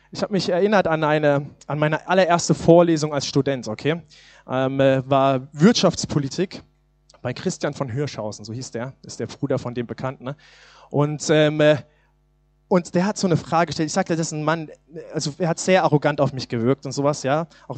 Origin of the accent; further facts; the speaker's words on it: Suhl, Thuringia, Germany; über Silvester waren wir eine Woche weg gewesen in Suhl, in Thüringen, wo ich herkomme, wo ich geboren bin, wo meine Familie lebt.